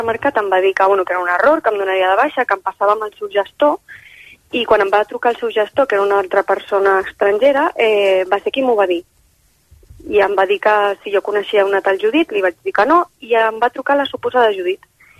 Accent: Gavà, Catalonia, Spain; Sí, soc de Gavà.

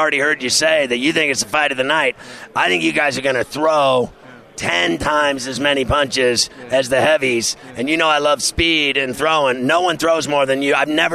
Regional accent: New York City, New York, United States; How did you like fighting in my hometown in New York City?

